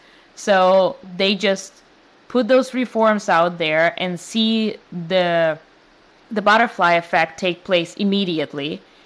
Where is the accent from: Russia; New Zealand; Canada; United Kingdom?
Russia; now in United States; Yeah, I was born and raised in Russia, so I very much understand having a weak passport.